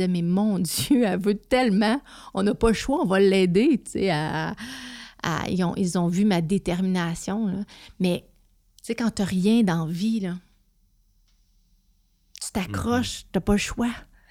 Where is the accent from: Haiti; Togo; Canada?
Canada; Saint-Dominique-du-Rosaire, Quebec; Je suis une fille de Saint-Dominique-du-Rosaire, mmh, t'sais, mon père est bûcheron